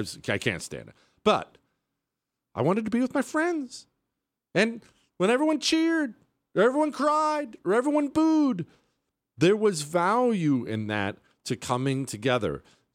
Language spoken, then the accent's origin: English; United States; I'm an American.